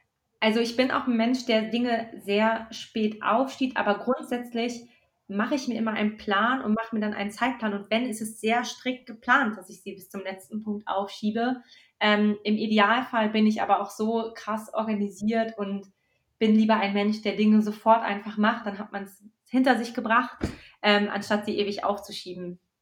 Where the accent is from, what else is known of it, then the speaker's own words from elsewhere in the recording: Hanover, Lower Saxony, Germany; now in Munich, Germany; Ich bin tatsächlich in Hannover aufgewachsen und zur Schule gegangen.